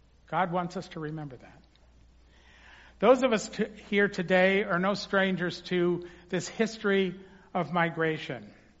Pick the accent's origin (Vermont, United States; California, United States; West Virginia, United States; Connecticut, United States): California, United States; Los Angeles; When I was a kid, I grew up in Los Angeles, and the teachers would say, who of you were born in California? And there'd be like one or two kids that would raise their hands. And I wasn't one of them